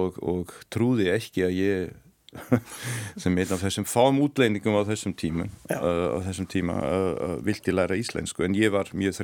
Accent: Vienna, Austria; now in Iceland; ég fættist og ólst upp í Vínaborg í Austurríki. Mamma mín var frá Vín og pappi mín frá Sýrlandi.

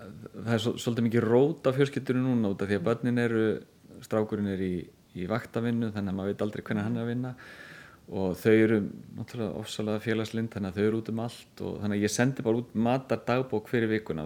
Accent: Grindavík, Southern Peninsula, Iceland; ég ólst upp í Grindavík, náttúrulega mikið sjávarþorp

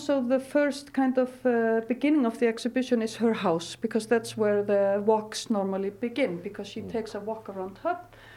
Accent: Reykjavik, Capital Region, Iceland; English is a second language; And I'm not originally from here. I'm from Reykjavik, so I'm like super impressed always.

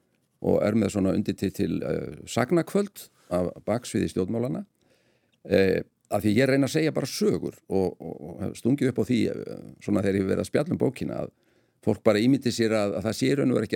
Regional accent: Gunnarsstaðir, Northeastern Region, Iceland; ég er frá Gunnarstöðum sem eru austanvert í Þistilfirði.

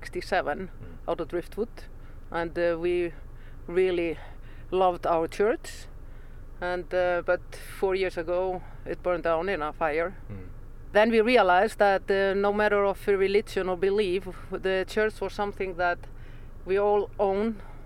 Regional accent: Iceland; I'm original from Iceland, but I grew up in five years in the West, and then my parents moved to Southeast Iceland.

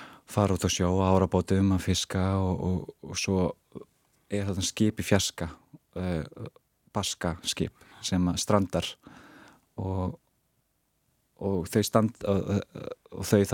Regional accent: Reykjavík, Capital Region, Iceland; ég ólst upp að mestu í Efra Breiðholti og var í Fellaskóla og fjölskylda mín er raun og veru bara svona stráng heiðalegt verkafólk

